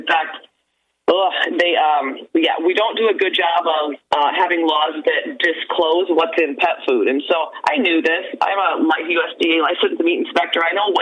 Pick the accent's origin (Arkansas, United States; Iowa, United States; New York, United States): Iowa, United States; I was born and raised in Iowa.